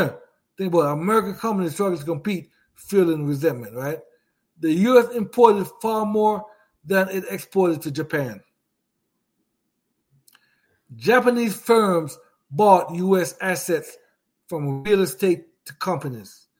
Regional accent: Jamaica; because right now, I see I'm from Jamaica

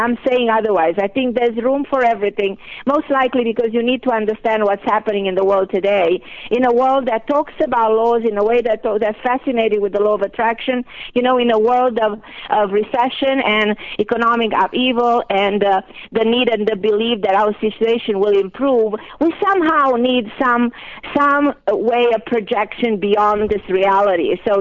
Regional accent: Romania; born there; English is a second language; I was born in Romania and preserves the Latin language more than any other language.

